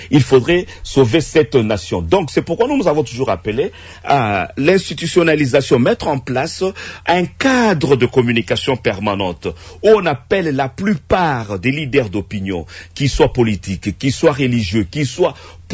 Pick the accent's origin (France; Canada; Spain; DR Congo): DR Congo; Goma, North Kivu; Parce que moi, je suis de Goma, je viens de Goma.